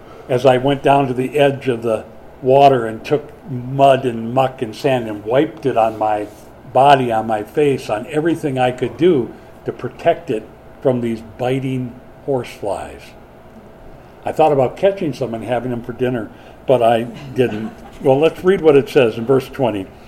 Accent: Minnesota, United States; Now, I grew up in Minnesota. I know what swarms mean.

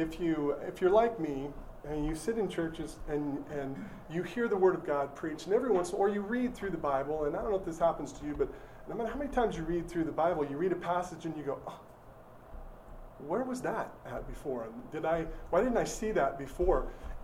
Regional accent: Star Valley, Wyoming, United States; I grew up in Star Valley, and so we went to different churches at times

